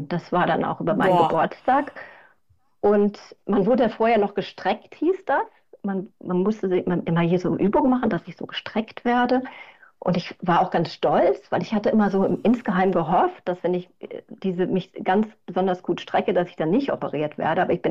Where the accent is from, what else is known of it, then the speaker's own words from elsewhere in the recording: Bonn, North Rhine-Westphalia, Germany; ich komme aus Bonn. Ich wohne jetzt auch in Bonn. Ich habe auch an vielen anderen Orten auf der ganzen Welt auch gewohnt.